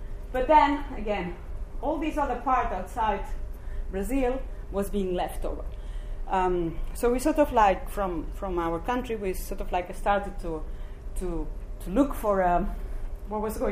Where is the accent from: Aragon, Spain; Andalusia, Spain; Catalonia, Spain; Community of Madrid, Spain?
Catalonia, Spain; Barcelona; I've never worked with fire before, even if I come from Barcelona and in the Mediterranean is a typical fire region.